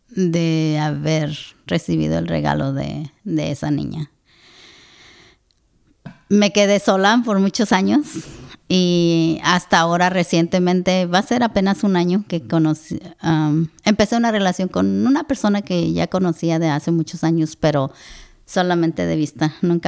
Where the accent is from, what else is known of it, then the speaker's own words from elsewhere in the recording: Michoacán, Mexico; Yo nací en México, en Michoacán. El famoso Michoacán.